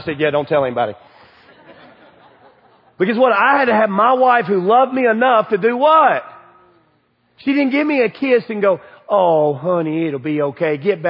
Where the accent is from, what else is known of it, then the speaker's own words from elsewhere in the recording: Kentucky, United States; I am from Kentucky. I like grits. I eat pork. I fry stuff and like it.